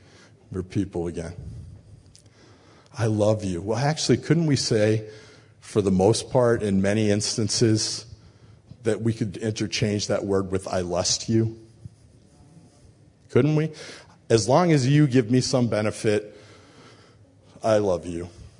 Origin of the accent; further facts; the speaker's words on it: New England, United States; I grew up in New England where it's a little cold.